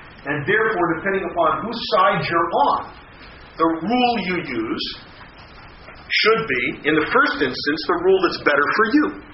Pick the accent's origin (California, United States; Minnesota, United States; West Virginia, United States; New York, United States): New York, United States; As a New Yorker, if you don't salt your walk and a dog slips on it, you're likely to get sick.